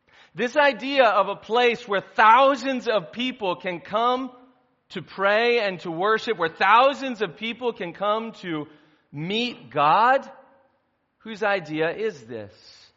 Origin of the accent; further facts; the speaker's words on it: United States; You see here what most of us who grew up in America, I grew up in America too, so this is how I think of things.